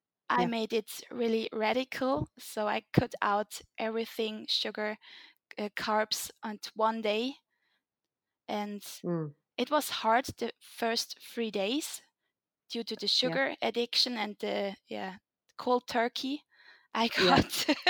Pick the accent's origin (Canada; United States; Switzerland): Switzerland; I'm coming from Switzerland. I'm 28 years old.